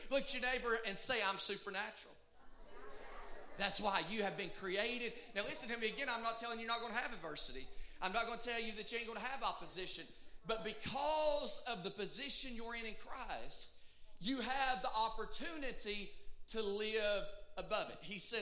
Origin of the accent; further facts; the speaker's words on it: Michigan, United States; And y'all know I'm from Michigan, right?